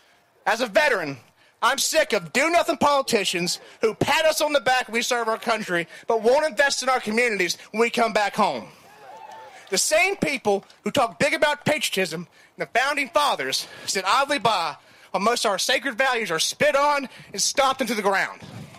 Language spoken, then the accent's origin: English; West Virginia, United States; Now, I grew up in Southern West Virginia. I joined the Marine Corps in 19, saw a good portion of the world.